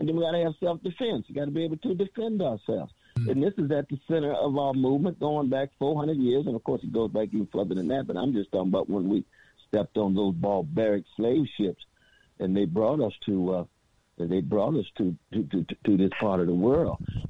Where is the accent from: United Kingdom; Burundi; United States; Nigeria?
United States; Sacramento, California; They talking about brothers and sisters I grew up with on the Chaco side of Sacramento, coming out of Shiloh Baptist Church.